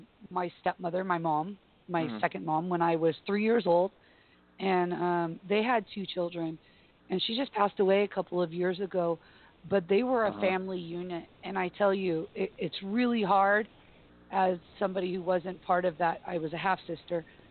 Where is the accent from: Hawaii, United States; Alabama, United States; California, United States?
Hawaii, United States; I grew up in Hawaii, so I learned Japanese, I learned Hawaiian, we did sign language.